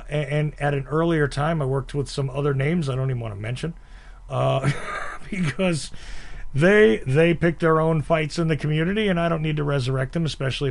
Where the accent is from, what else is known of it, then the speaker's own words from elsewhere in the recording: New Jersey, United States; But I wasn't from New York. I was from New Jersey.